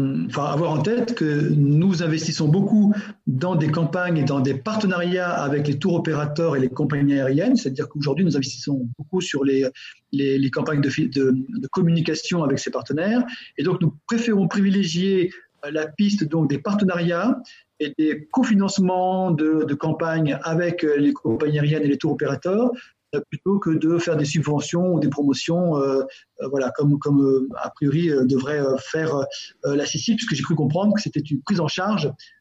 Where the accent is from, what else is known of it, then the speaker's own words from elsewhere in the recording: Portugal; si possible les réutilisent chez nous au Portugal